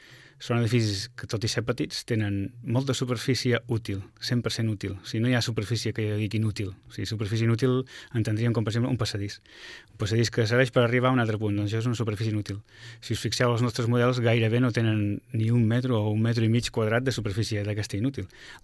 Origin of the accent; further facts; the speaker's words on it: Girona, Catalonia, Spain; born there; Soc nascut a Girona i sóc arquitecte.